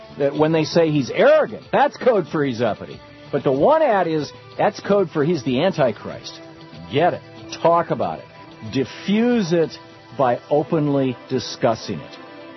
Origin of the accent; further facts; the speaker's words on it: Lansing, Michigan, United States; I grew up in Lansing, Michigan. I grew up in the Midwest, spent most of my life there.